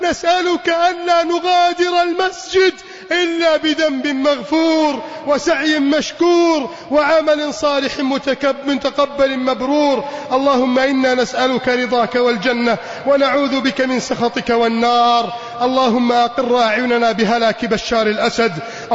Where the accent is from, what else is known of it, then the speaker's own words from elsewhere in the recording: Egypt; اللهم احفظ بلدنا مصر من كيد الكائدين